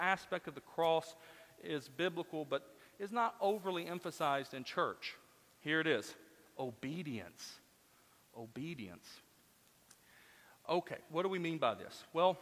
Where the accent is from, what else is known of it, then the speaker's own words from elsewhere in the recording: Memphis, Tennessee, United States; I grew up in Memphis, and oftentimes we would go visit Dr. Adrian Rogers' church out in Bellevue Baptist Church in Memphis.